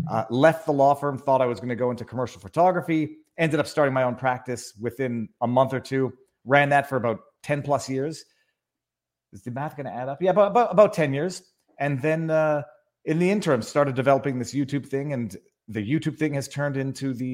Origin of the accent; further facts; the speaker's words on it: Montreal, Quebec, Canada; Born and raised in Montreal, youngest of five kids.